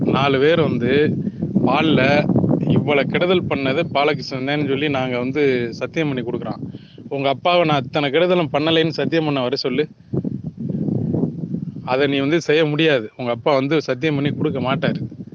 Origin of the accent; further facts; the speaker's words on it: Marungur, Tamil Nadu, India; born there; எனக்கு நான் பிறந்த ஊர் எனக்கு எல்லாரையும் தெரியும்.